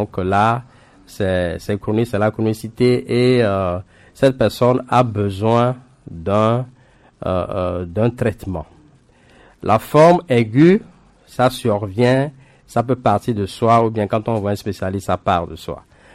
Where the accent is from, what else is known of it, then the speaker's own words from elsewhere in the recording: Togo; chez nous au Togo.